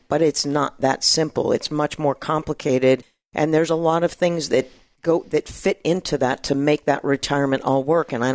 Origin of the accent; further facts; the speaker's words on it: Michigan, United States; I'd never seen snow piles, and I'm originally from Michigan